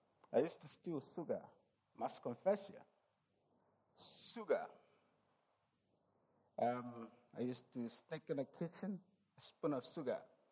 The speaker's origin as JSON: {"language": "English", "country": "Malawi", "said": "By the way, I'm from Malawi, so I don't know much of isiZulu."}